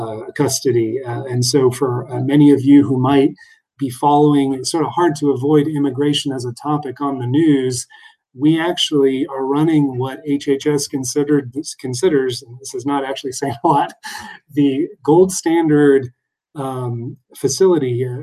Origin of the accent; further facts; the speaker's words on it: Paris, Île-de-France, France; moved away as an adult; also born or lived in Boston, United States; now in Washington, United States; I actually grew up abroad in Paris, France, as an American citizen, but a mother working for the United Nations. So I had an interest in international affairs kind of very young. I lived, did my college in Boston, and then came to Washington, D.C.